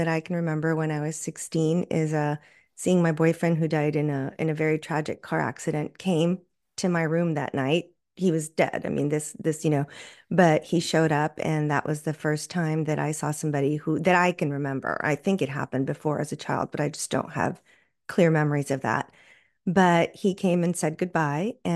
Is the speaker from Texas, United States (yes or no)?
yes; Laredo, Texas, United States; I was raised in Laredo, Texas, which is right on the border with Mexico. I was raised by a Mexican-American family, so Latin Catholic.